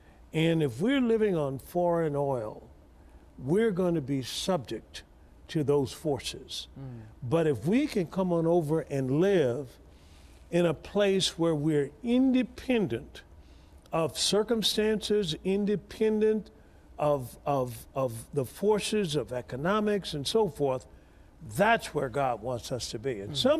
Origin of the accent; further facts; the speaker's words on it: Tuskegee, Alabama, United States; born there; I was born in Tuskegee, Alabama.